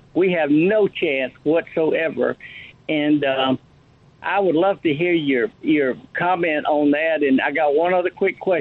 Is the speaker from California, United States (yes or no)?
yes; Sacramento, California, United States; And I'm from Sacramento. I'm not that other California guy.